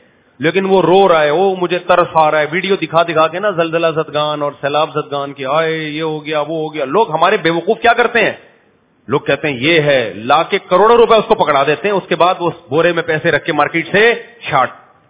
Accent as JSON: {"language": "Urdu", "country": "Pakistan", "tie": "born there", "said": "لا کی جہاں تک بات ہے تو میں پاکستان میں پیدا ہوا ہے نا، پاکستانی لا کو فالو کروں گا میں."}